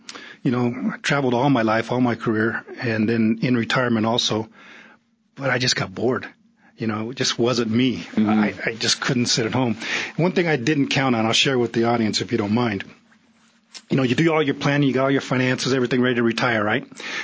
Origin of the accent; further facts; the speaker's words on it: Huntington Beach, California, United States; now in Prescott, United States; You know, I grew up in Surf City, USA. I liked it.